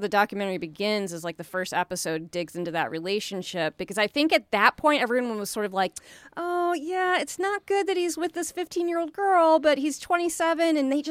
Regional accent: Chicago, Illinois, United States; especially growing up in Chicago.

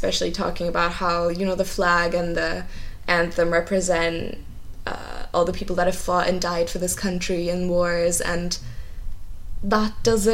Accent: Germany; we're from Germany

